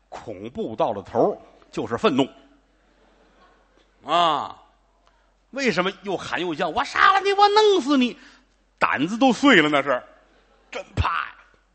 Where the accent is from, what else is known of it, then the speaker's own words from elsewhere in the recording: Tianjin, China; 这个我小的时候在天津，我父亲是警察，那会儿我妈身体不好，天天我爸爸带着我上班